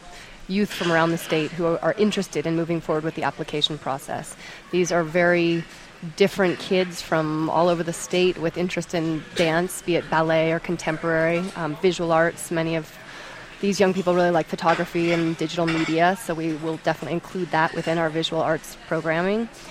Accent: New Mexico, United States; I grew up in New Mexico, and when I was in high school, this opportunity didn't exist.

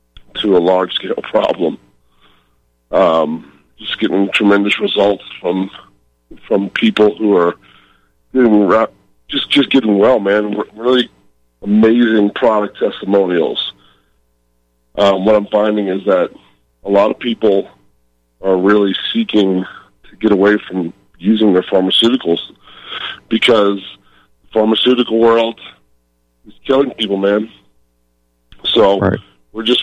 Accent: New Orleans, Louisiana, United States; I'm in Denver, but I am from New Orleans.

